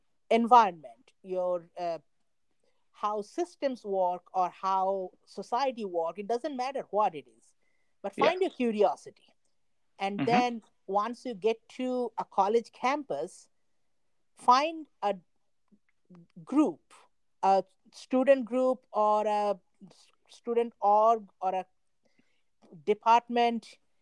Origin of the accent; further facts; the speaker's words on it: India; moved away as an adult; now in United States; I'm originally from India.